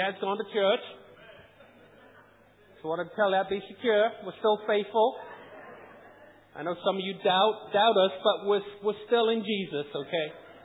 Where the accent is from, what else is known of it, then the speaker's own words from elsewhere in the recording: Norwich, East of England, United Kingdom; moved away as an adult; also born or lived in United States; I'm originally from Norwich.